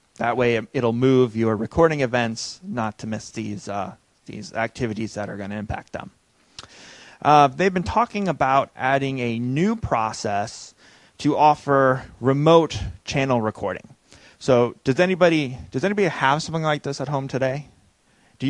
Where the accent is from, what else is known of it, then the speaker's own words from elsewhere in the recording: Iowa, United States; now in Texas, United States; So I'm from Iowa originally, which is a state that has a lot of cattle. And now I live in Texas.